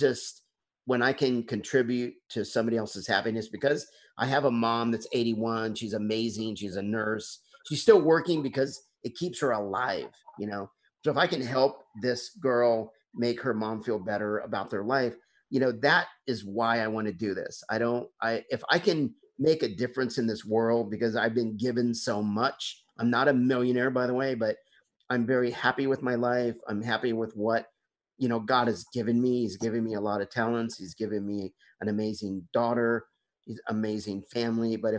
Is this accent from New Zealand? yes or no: no; Bentonville, Arkansas, United States; My hometown is Bentonville, Arkansas. I went to school with Sam Walton's grandson